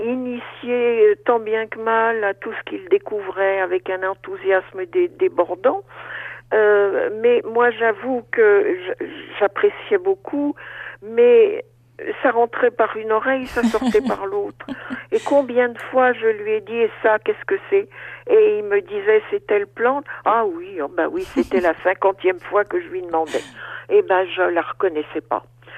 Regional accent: Paris, Île-de-France, France; je suis née à Paris et où j'ai vécu à Paris jusqu'à mon mariage.

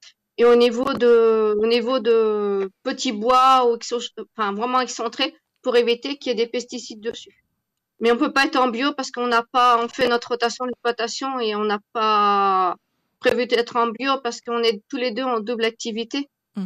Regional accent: Centre-Val de Loire, France; je suis fille de parents agriculteurs. Mais moi, je suis aussi du Loiret.

